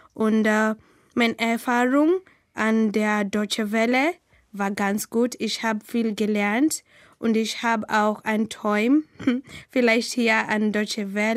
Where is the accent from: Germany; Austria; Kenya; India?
Kenya; German is a second language; Ich komme aus Kenia. Ich bin 1994 geboren.